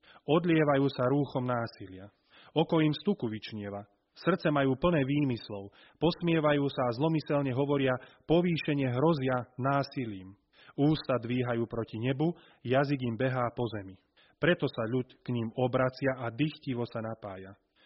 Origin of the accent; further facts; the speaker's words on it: Nitra, Nitra Region, Slovakia; Som z Nitry